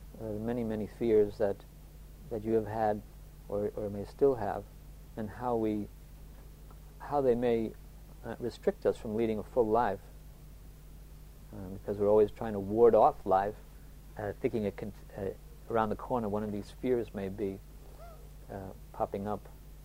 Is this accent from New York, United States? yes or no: yes; New York City, New York, United States; I remember the dogs were bigger than me when I grew up in Queens, New York City. It was a very working class, urban, congested neighborhood.